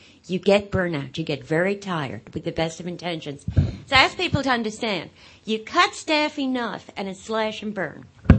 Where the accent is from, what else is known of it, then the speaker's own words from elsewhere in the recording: New York, United States; I'm from New York